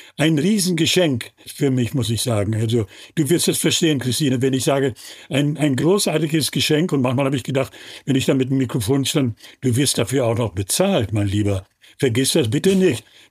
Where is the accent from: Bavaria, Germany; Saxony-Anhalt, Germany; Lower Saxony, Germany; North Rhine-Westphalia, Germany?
Lower Saxony, Germany; diese Geschichte des Emslandes, meines, wenn du so willst, meines Heimatlandes, ich komme aus dem Emsland, also aus einem kleinen Dorf